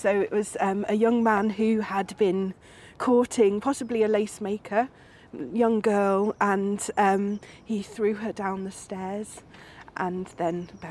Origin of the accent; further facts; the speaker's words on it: Congleton, North West England, United Kingdom; born there; I think I was born in Congleton in Cheshire.